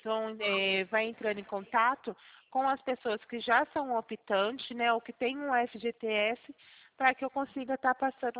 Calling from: São Carlos, São Paulo, Brazil; Eu estou localizada no interior de São Paulo, na cidade de São Carlos.

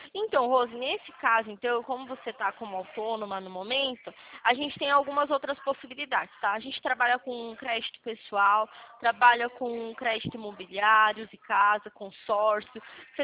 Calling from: Atibaia, São Paulo, Brazil; A gente fala de Atibaia, conhece? Interior de São Paulo?

